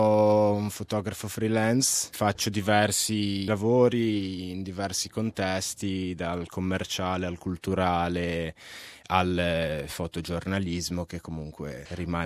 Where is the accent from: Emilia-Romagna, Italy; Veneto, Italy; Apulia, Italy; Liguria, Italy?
Liguria, Italy; Genoa; moved away as an adult; now in Melbourne, Australia; vivo in Australia, Melbourne, da 7 anni, sono un genovese, ho studiato comunicazione a Bologna dove ho lavorato per Repubblica per un paio d'anni